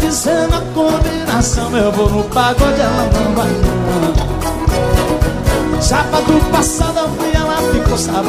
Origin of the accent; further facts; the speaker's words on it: Rio Verde, Goiás, Brazil; E essa é a moda daqui do Goiás. Eu saí de Rio Verde, passei lá no Faina. Tô muito feliz de cantar aqui em Goiânia.